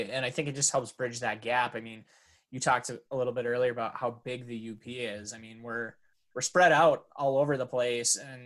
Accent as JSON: {"language": "English", "region": "Michigan", "country": "United States", "accent": "Yooper", "said": "so she kind of will poke fun at my accent every now and then when my Uper slang gets real thick."}